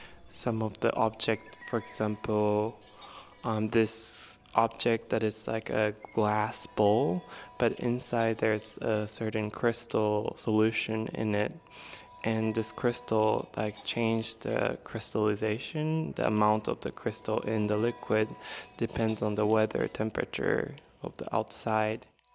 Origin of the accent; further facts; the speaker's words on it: Japan; first language Japanese; English is a second language; from Japan.